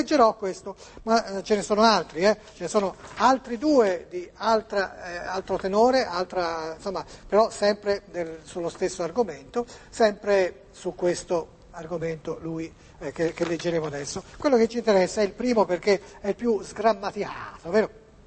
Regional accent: Massachusetts, United States; Italian is a second language; now in Florence, Italy; Io no, sto a Firenze, ma sono americana di origine.

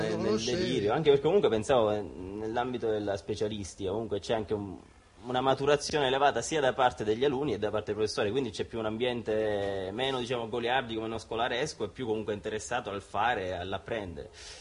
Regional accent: Sicily, Italy; e io sono siciliano e si è creato questo alchimia.

